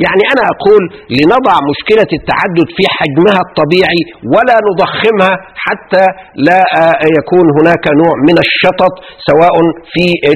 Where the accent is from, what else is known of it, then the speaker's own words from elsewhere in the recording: Egypt; إحنا عندنا في مصر ظهر في الأربعينيات القرن العشرين طبقة